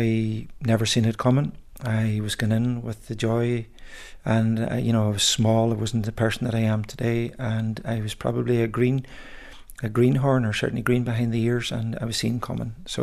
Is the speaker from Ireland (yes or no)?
yes; Ulster, Ireland; Growing up in Donegal